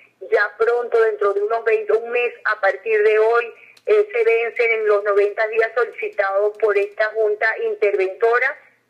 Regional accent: Venezuela; desde el punto de vista como mujer venezolana luchadora y como alcaldesa

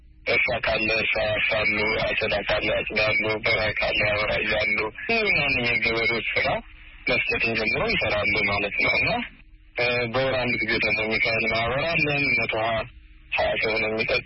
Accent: Addis Ababa, Ethiopia; also born or lived in West Gojjam; ደብረ ማርቆስ ወደ 80 ኪሎ ሜትር ይገባል። ምዕራብ ጎጃም በጋዳሞት ወረዳ ነው የተወለድኩትኝ። ጣመ ጊዮርጊስ የሚባል ቤተክርስቲያን አለ እዛ አካባቢ። በ8 ዓመቴ ወደ አዲስ አበባ ወንድሞቼ አመጡኝ የተሻለ ትምህርት እንድማር

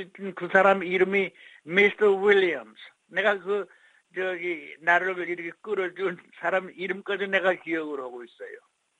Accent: Wonsan, Kangwon, North Korea; 원산시 서구리 189 바로 역전이에요. 역전. 원산 역전에 큰 2층 집. 그 이름이 우리 집이었었는데 그 이름이 백수여관. 그게 우리 집이었었어요.

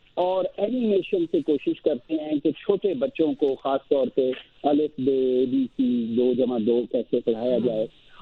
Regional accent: Sheikhupura, Punjab, Pakistan; ضلع شیخوپورہ میں میرا گاؤں ہے

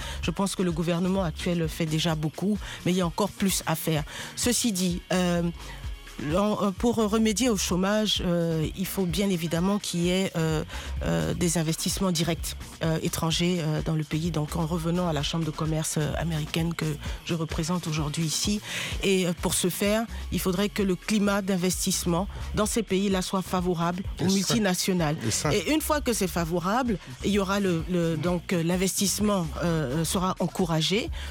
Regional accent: Côte d’Ivoire; also born or lived in Senegal; Je suis d'Afrique, comme je vous disais, d'ailleurs de Côte d'Ivoire et du Sénégal. Et j'ai constaté une chose en Côte d'Ivoire quand je vivais là-bas

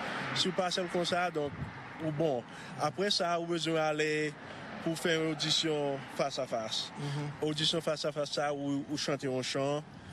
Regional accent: Haiti; nous même en tant que haïtien

